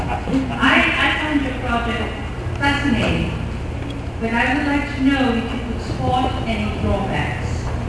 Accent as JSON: {"language": "English", "country": "Brazil", "said": "I'm from Brazil."}